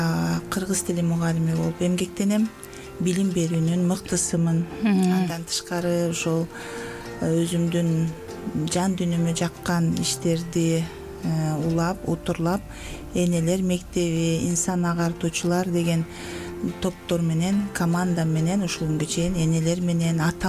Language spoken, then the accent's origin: Kyrgyz; Talas Region, Kyrgyzstan; now in Tokmok, Kyrgyzstan; Мен өзүм Таластык болом, Талас жеринде туулуп өскөм.